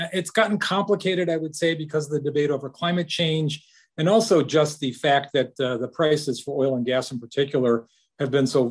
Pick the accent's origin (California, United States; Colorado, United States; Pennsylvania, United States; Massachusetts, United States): Colorado, United States; Colorado, my home state, for example, has a 20% royalty rate.